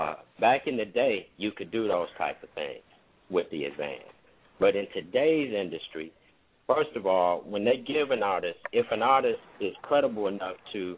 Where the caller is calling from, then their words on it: Detroit, Michigan, United States; I'm calling in from Detroit, Michigan.